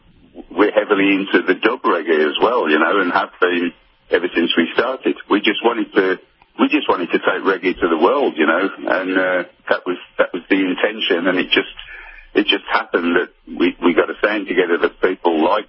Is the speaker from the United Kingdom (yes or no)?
yes; Birmingham, West Midlands, United Kingdom; but obviously we come from Birmingham, so it sounded different, and it came out, you know, with all the subconscious influences that we get living in England